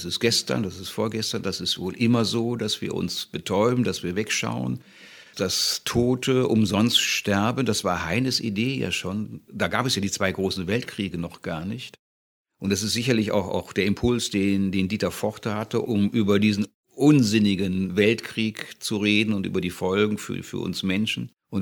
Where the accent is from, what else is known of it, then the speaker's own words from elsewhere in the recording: Rottweil, Baden-Württemberg, Germany; also born or lived in Rhineland; Ich komme aus Rottweil, da gibt es diese bissigen Hunde, vielleicht habe ich ein bisschen was davon, aber durchs Rheinland eben doch sehr, sehr weichgespült auch.